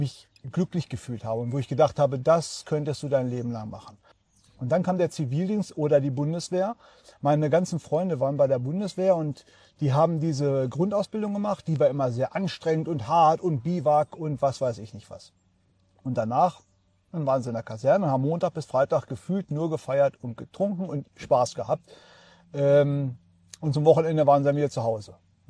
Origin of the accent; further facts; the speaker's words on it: Hameln, Lower Saxony, Germany; Ich komme aus Hameln, Norden von Deutschland und bin Berufsfeuerwehrmann.